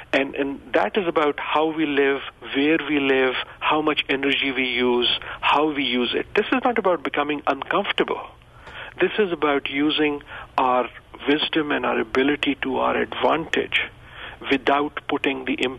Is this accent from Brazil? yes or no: no; Pakistan; as you mentioned, I come from Pakistan.